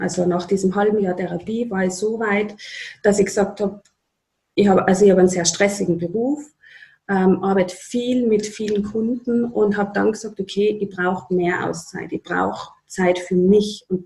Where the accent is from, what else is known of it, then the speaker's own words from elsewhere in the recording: Upper Austria, Austria; also in meiner Heimatgemeinde nach Oberösterreich und haben dort dann weitergemacht.